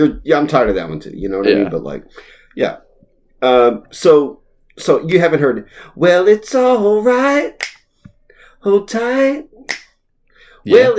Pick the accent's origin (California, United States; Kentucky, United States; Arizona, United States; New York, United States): Kentucky, United States; Stamping Ground; So I've always said that … reminds me of where I grew up in Stamping Ground. Little rural, small town vibe through everything that he does.